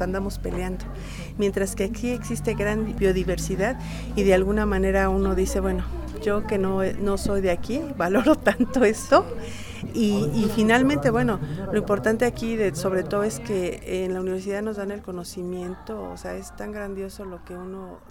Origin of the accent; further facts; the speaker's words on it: Mexico City, Mexico; yo finalmente vengo de la Ciudad de México.